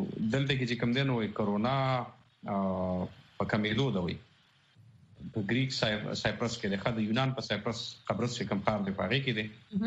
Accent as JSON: {"language": "Pashto", "region": "Khyber Pakhtunkhwa", "country": "Pakistan", "said": "زه د وزیرستان څخه يم"}